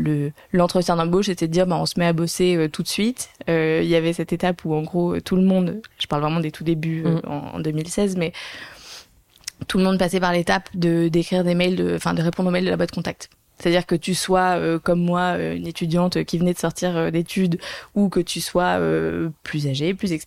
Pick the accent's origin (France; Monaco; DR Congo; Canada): Monaco; born there; Donc moi, je suis née à Monaco.